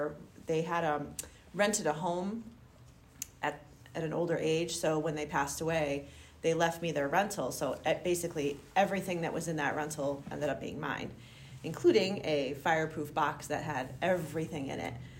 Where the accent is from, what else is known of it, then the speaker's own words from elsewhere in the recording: Hartford, Connecticut, United States; born there; I was born in Hartford, but my family, I could show you my ancestry DNA, came from Italy and other places.